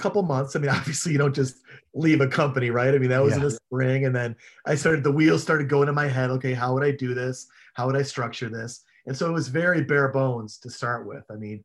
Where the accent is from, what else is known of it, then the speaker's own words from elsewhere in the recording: Chicago, Illinois, United States; I mean, the fact is I grew up in Chicago and I grew up loving radio.